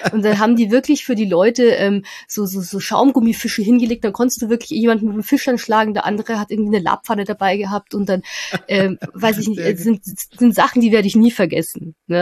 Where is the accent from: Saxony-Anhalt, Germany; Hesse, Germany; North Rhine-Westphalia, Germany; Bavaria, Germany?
Bavaria, Germany; ich komme aus der Nähe von Nürnberg, fünf Häuser im Wald und da hört die Straße auf.